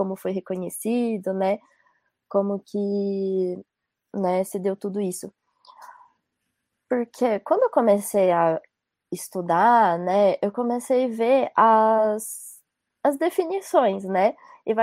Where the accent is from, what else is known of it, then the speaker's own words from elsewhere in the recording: Brazil; Por eu ter nascido e crescido no Brasil, eu acho que para mim foi um pouco mais difícil de ter essa percepção de mim e do meu povo como indígena, né?